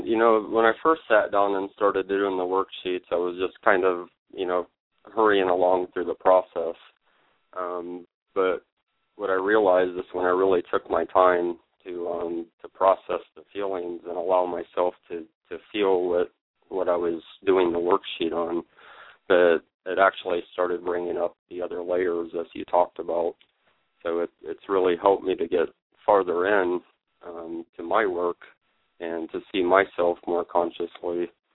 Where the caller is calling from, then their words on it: Sebastian, Florida, United States; I'm calling from Sebastian, Florida.